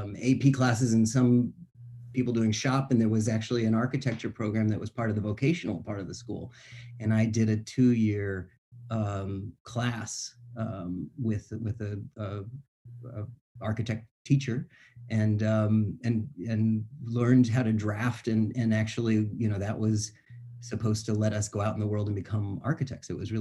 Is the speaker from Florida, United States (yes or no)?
yes; Florida, United States; also born or lived in Boston; My family's from New England. I was born in Boston. And when I was young, my dad was in the Army. We moved around a lot, and I moved, ended up at a pretty young age down in Florida.